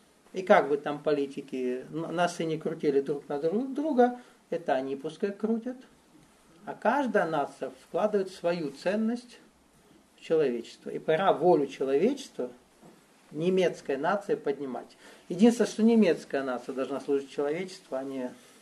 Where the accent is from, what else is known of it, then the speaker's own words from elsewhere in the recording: Russia; Я россиянин. Естественно, выгоднее было это сделать России.